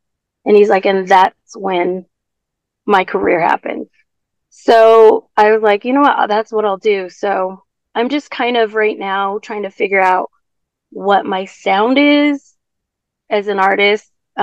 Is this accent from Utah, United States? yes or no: yes; Provo, Utah, United States; also born or lived in Gallup, New Mexico; I'm Native American. I'm Navajo. We lived on the reservation till I was six, and then my mom became Mormon and went to BYU to go to school.